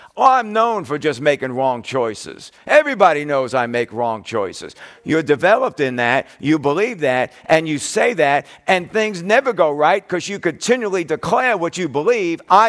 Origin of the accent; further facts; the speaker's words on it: New York, United States; I never heard that growing up in New York.